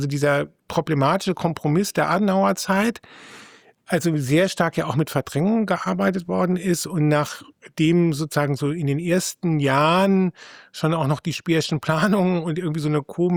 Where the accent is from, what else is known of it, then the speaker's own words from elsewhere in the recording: Frankfurt, Hesse, Germany; also born or lived in Berlin; Ich komme aus Frankfurt oder habe dann in Berlin studiert.